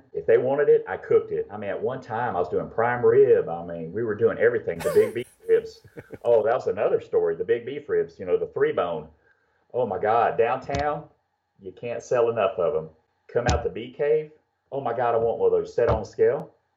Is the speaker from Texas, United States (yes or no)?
yes; Lockhart, Texas, United States; I came from Lockhart, where I thought, here, growing up, everybody had secrets and everybody didn't like each other in barbecue.